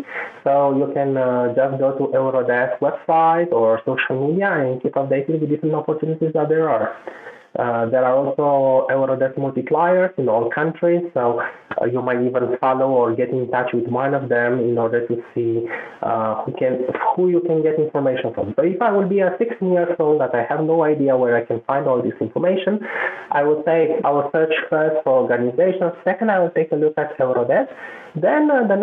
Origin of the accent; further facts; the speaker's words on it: Romania; For example, I'm coming from Romania.